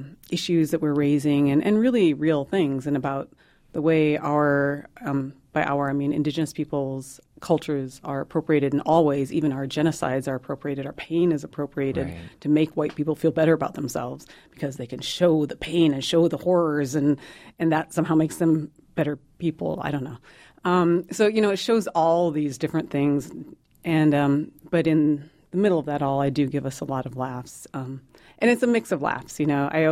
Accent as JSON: {"language": "English", "region": "South Dakota", "country": "United States", "tie": "born or raised there", "said": "South Dakota."}